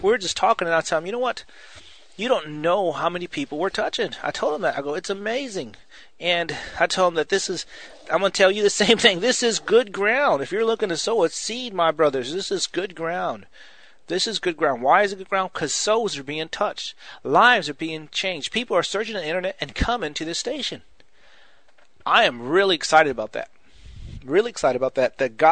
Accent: Texas, United States; you can tell I'm from Texas, y'all.

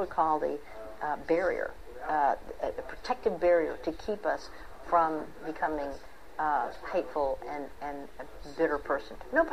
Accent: Dallas, Texas, United States; Typically, it's I'm from Dallas. Dallas time or central zone is 11 p.m. to 1 a.m.

